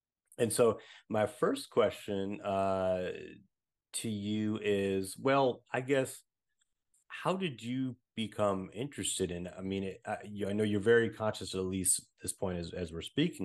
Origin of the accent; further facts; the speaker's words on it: Michigan, United States; I'm from Michigan and did seminary in Ohio